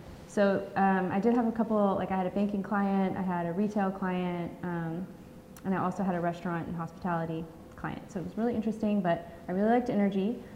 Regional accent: Houston, Texas, United States; I'm from Houston, which is where we are right now.

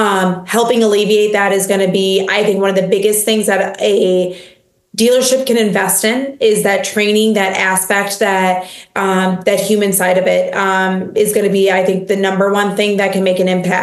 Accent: Wisconsin, United States; Cause again, I'm from Wisconsin and this is just our way of life of, are you sure you want me to take a car?

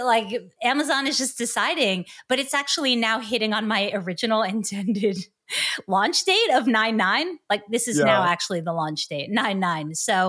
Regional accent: East Coast, United States; I grew up in the East Coast and the humidity and just the hell that every summer would be. I grew up without air conditioning. And when I moved to the West Coast, I was like, this is a revelation.

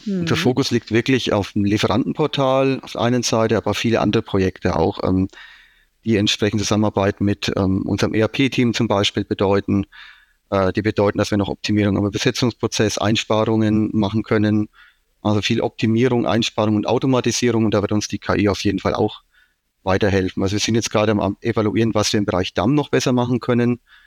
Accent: Bavaria, Germany; accent: Franconian; man hört es wahrscheinlich, ich bin Franke vom Dialekt her

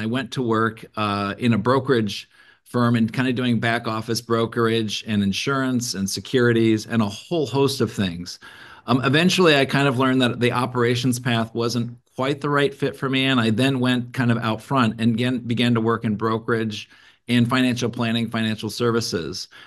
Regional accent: Mount Vernon, Iowa, United States; I grew up in Iowa, which we have that in common, Brent. So I grew up in a small town, Mount Vernon, Iowa, youngest of 9 kids.

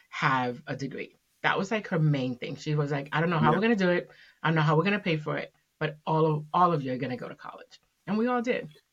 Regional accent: Boston, Massachusetts, United States; also born or lived in Puerto Rico; Bueno, I was born in Puerto Rico. My parents are from Dominican Republic. We moved to Boston when I was super young. I was like 7 years old, I moved to Boston.

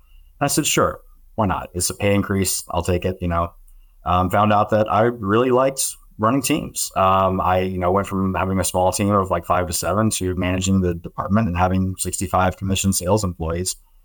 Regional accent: Alabama, United States; accent: Southern; So I did not tell them that I grew up in Alabama, because I could speak like someone who came from California, and they never questioned that I ever had a Southern accent.

